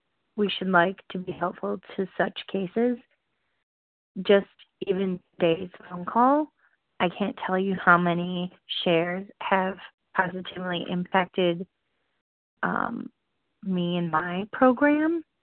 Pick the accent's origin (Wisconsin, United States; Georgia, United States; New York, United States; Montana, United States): Wisconsin, United States; Oh, and I'm from Wisconsin.